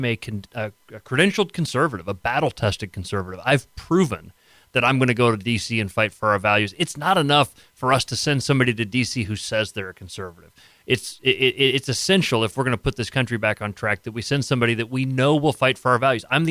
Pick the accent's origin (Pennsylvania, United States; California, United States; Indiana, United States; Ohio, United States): Ohio, United States; Akron; A lot of dear friends here in Findlay, but I grew up in Akron. I had a great upbringing. I grew up working on a farm